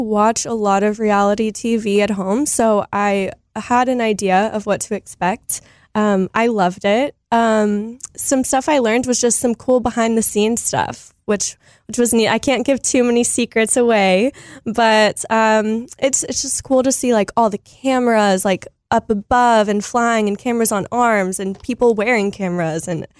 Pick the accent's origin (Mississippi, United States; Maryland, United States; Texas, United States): Texas, United States; I am Texan, born and raised